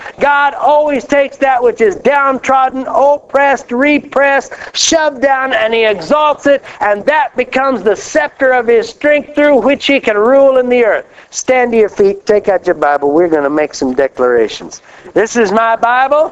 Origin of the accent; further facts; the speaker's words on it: McPherson, Kansas, United States; born there; I got a little piece of paper at home that says I was born in McPherson, Kansas.